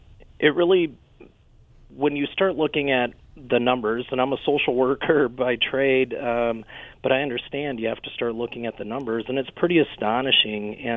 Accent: Rapid City, South Dakota, United States; I was born and raised in Rapid City

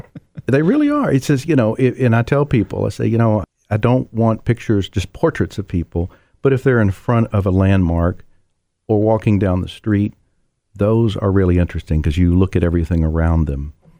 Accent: Chattanooga, Tennessee, United States; I'm from Chattanooga, lived here all my life.

